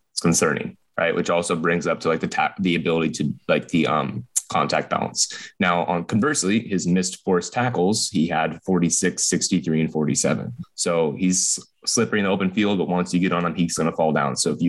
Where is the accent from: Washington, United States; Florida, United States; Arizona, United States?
Washington, United States; Seattle; I'm from Seattle.